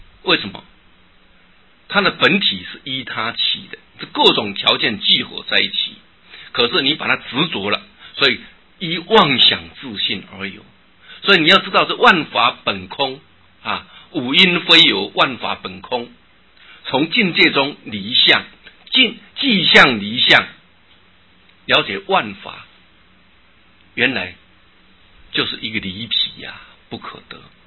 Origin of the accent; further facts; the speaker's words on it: China; 我们中国人喜欢用天来做代表，讲天命之谓性，率性之谓道。